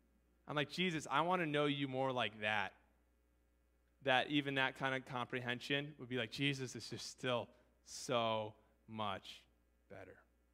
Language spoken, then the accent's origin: English; United States; as far as an American who's in a very non-persecuted thing